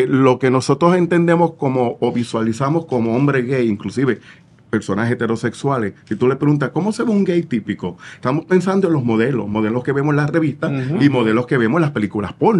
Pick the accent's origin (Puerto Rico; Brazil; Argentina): Puerto Rico; Soy el segundo puertorriqueño que lleva el...